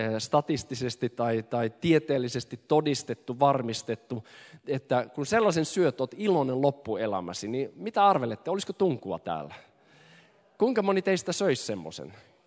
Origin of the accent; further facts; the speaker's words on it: Sweden; olen syntynyt täällä Ruotsissa ja kasvanut niin päin pois.